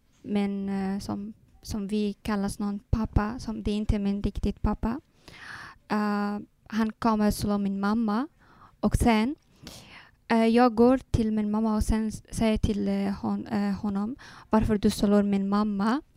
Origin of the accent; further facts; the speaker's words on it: Afghanistan; now in Sweden; Och jag kommer från Afghanistan. Och... Jag bor I Sverige här.